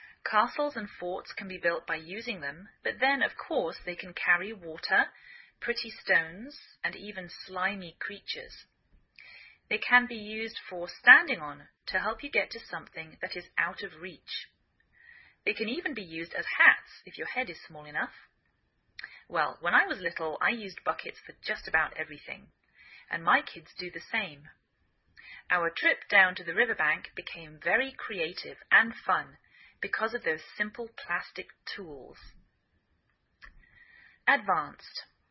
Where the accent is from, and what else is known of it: England, United Kingdom; now in United States